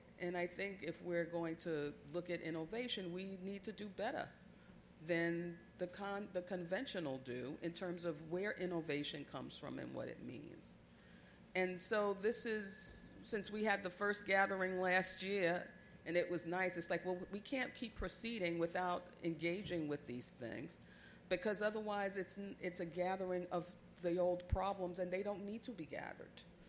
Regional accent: Brooklyn, New York, United States; I'm from Brooklyn, and I'm from East New York.

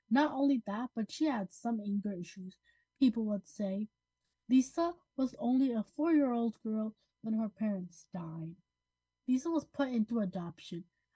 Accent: Hudson, New York, United States; I'm 10 years old, and I'm also from Hudson.

